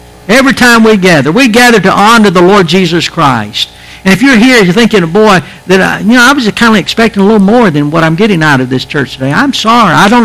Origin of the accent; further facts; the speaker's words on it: United States; But I'm still an American. Listen, no matter how bad things get, I'm proud to be in America